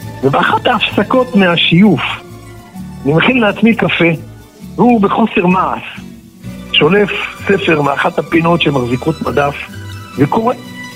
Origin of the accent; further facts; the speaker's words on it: Central District, Israel; גרנו בכפר ערבי נטוש ליד תל אביב, שלימים הפך להיות עיירת עולים, בליל של שפות ומנהגים. ובניגוד למשפחות של חברים שלי, הוריי היו ותיקים בארץ, אז אצלנו בבית דיברו עברית וקראו ספרים.